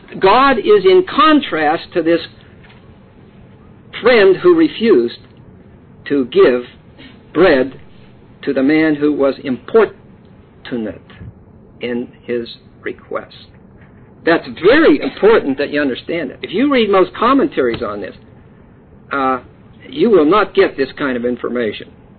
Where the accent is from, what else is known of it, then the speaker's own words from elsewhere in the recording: East Pittsburgh, Pennsylvania, United States; When I was 3 years old, I was raised in East Pittsburgh in a tenement house.